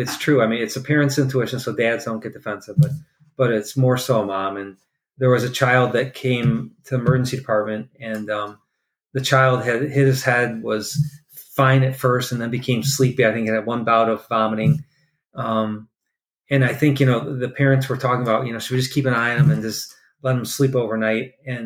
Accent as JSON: {"language": "English", "town": "Toledo", "region": "Ohio", "country": "United States", "tie": "born or raised there", "said": "we grew up in the Toledo area and our whole family was here. So for us to move away 7 hours to Rochester, New York by ourselves was a big deal."}